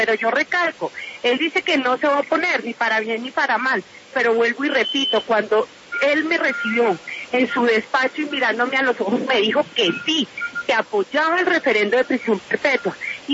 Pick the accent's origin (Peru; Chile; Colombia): Colombia; quienes lo queremos somos todos los colombianos.